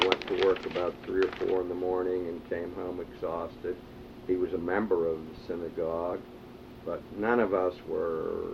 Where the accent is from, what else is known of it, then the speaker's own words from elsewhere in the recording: Pittsburgh, Pennsylvania, United States; we were already living in Squirrel Hill. We were raised on Sherbrooke Street.